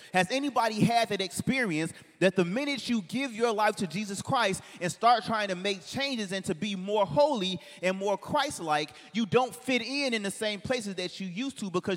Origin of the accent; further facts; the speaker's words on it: Inglewood, California, United States; When I tell somebody that I grew up in Inglewood, it automatically gives them a sense of who they think that I am.